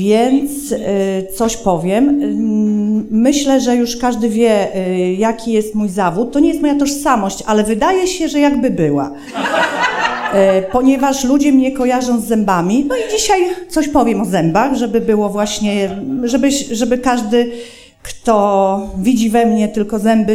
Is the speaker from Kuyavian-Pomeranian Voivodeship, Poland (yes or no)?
no; Elbląg, Warmian-Masurian Voivodeship, Poland; born there; Tak, urodziłam się w Elblągu.